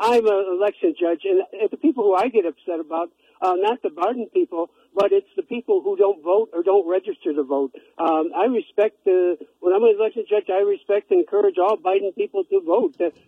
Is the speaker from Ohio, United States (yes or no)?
no; Okita, Illinois, United States; I'm from Okita, Illinois, but right now I'm in the villages in downtown Bozeman.